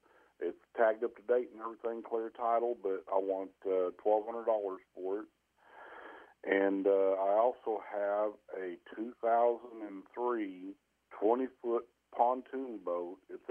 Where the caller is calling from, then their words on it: Cordell, Oklahoma, United States; Good morning. This morning I am calling from Cordell.